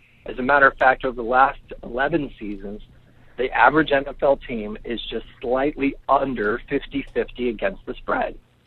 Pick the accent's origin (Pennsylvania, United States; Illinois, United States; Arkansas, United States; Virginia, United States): Pennsylvania, United States; I grew up in a small town that borders Pittsburgh, Pennsylvania, so I'm a Steeler fan.